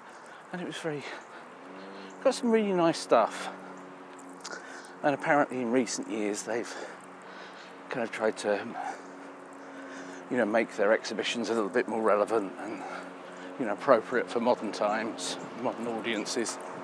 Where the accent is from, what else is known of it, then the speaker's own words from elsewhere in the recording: Luton, East of England, United Kingdom; now in Edison, United States; My hometown in England, Luton, is one of those places. Actually, it's a little bit like the place I live now, Edison, in some respects.